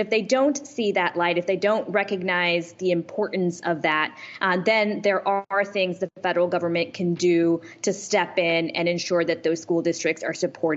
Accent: California, United States; In California, to give you another example, my home state

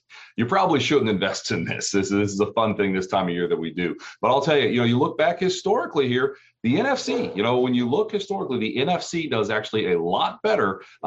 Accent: Cincinnati, Ohio, United States; I'm originally from Cincinnati.

